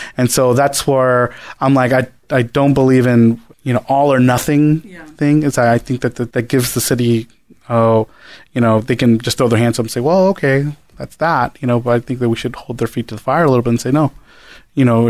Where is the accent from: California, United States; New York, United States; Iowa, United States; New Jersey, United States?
California, United States; San Francisco; And so I live, you know, in the Mission, right? I grew up in the Mission, and I see what's going on, right?